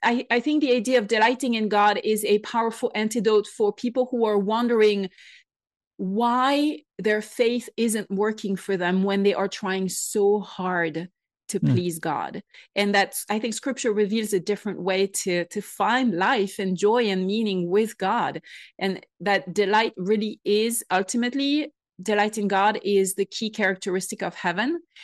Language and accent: English; France; English is a second language; I'm a former atheist. I grew up in France. I'm fully French. You can hear the accent. And so it's very typical in France to grow up as an atheist.